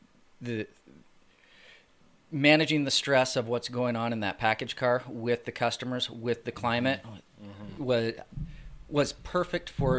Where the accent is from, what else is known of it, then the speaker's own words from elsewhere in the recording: Spokane, Washington, United States; So I grew up in Spokane.